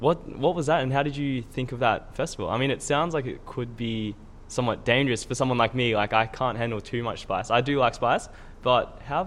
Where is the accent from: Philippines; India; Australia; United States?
Australia; Like I said before, I'm from Australia